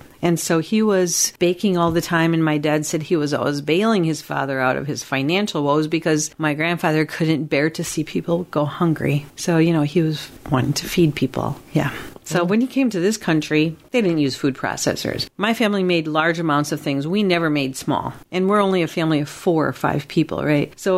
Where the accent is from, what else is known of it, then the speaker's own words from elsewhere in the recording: Cudahy, United States; But where I grew up in Cudahy, it was a great place to grow up.